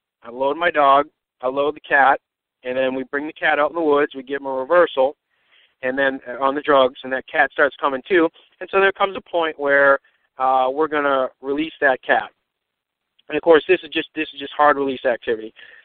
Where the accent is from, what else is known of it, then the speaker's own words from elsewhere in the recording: Boston, Massachusetts, United States; Now, I'm coming from Boston. We don't really see cats around.